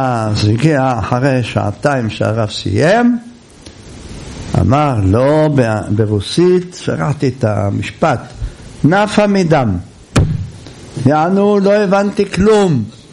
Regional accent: Jerusalem, Jerusalem District, Israel; גדלנו בירושלים עם הירדנים

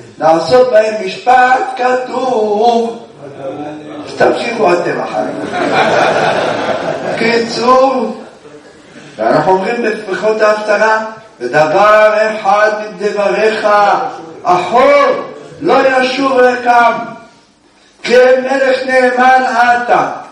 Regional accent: Jerusalem, Jerusalem District, Israel; אני ירושלמי ואני לא כך, לא עובר שם

